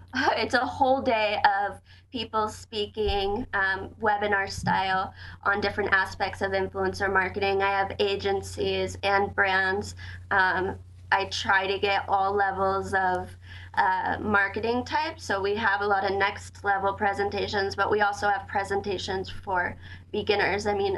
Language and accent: English; Delaware, United States; I'm from Delaware, but I've been in Colorado for like 12 years, so. Okay. I think some of my vowels are still a little bit Delawarean.